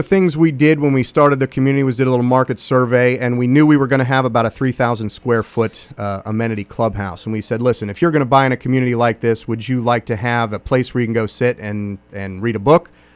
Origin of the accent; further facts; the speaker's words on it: Virginia, United States; I came from the Northern Virginia area. I was a 13-year Army veteran there, and I got deployed to Iraq in 02 and 03. And after that, I just didn't want to live in D.C. anymore.